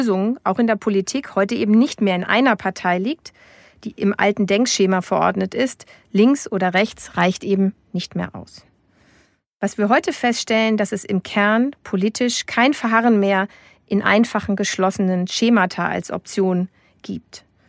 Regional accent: Hamburg, Germany; desto mehr werde ich mich in meinem Fall als Hamburgerin fühlen

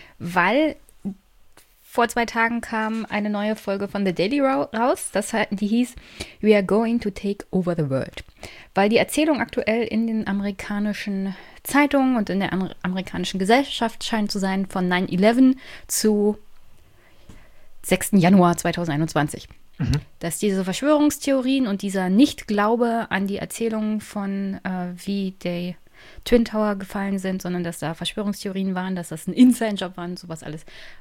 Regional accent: Germany; Ich meine, als Deutsche, ich persönlich würde auch keinen Kriegseinsatz befürworten.

